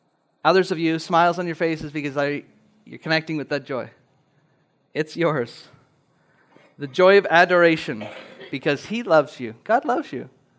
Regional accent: Scotland, United Kingdom; I'm from Scotland.

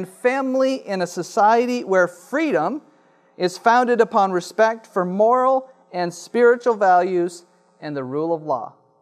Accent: Canada; As a Canadian trying to understand what is truth

